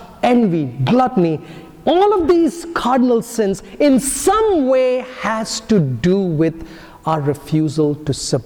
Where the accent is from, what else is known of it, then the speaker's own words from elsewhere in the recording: India; So, for example, as an Indian, I would love to drive on the left side of the street, but I don't.